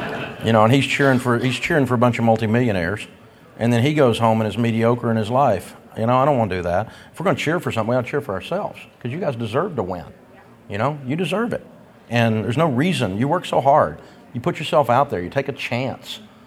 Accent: the South, United States; And I'm a Southerner. I mean, that Southern yell

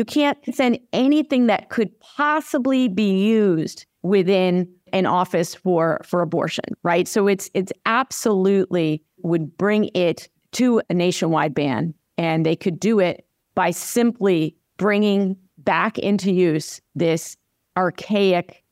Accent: Vermont, United States; my home state, which is, you know, a very left-leaning state, Vermont.

